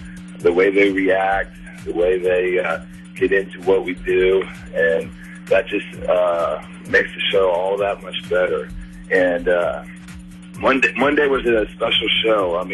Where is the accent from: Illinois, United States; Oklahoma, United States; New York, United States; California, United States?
Oklahoma, United States; Perry; I learned that early on in my life, growing up in Perry, Oklahoma, the wrestling capital of the world.